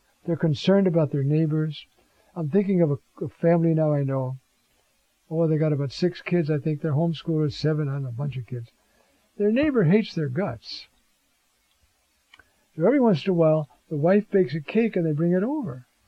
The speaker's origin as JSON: {"language": "English", "region": "New York", "country": "United States", "said": "Now, I'm a New Yorker. We do that more easily than other parts of the country."}